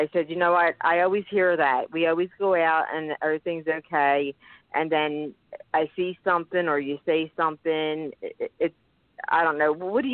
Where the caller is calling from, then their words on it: Pennsylvania, United States; from Pennsylvania. I just had tuned in.